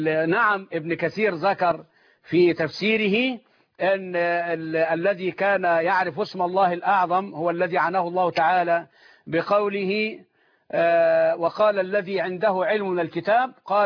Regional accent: Dakahlia, Egypt; أنا ما زلت أذكر في قريتنا 100 عنتر ولا يفصلها عن المنصورة إلا نهر النيل، وإحنا تلامذة صغيرين

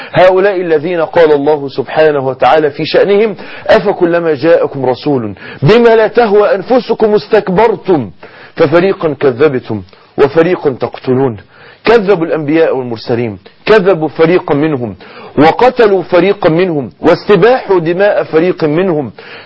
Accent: Egypt

